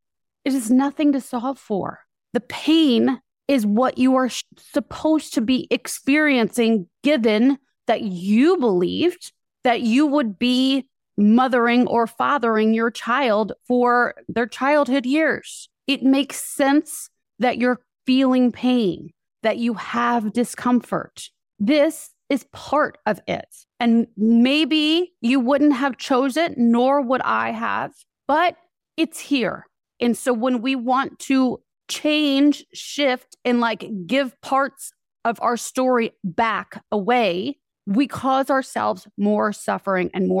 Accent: Miami, Florida, United States; also born or lived in Fairfield, Iowa; now I'm from Miami, Florida, but my mom took us to Fairfield, Iowa.

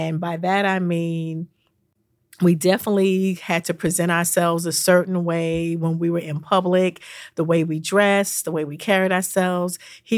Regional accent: New York, United States; now in Syracuse, United States; I'm originally from Long Island, and all of my friends from Long Island

